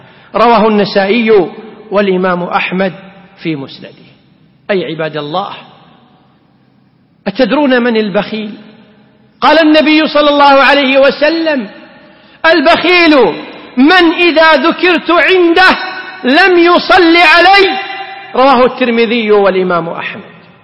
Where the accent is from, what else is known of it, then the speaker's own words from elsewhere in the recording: Kuwait; نصلي ونحن في بلدتنا في الكويت على الحبيب محمد صلى الله عليه وسلم